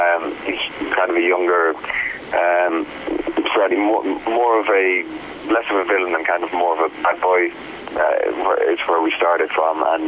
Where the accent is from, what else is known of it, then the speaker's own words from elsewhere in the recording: Ireland; Yeah, I'm Irish.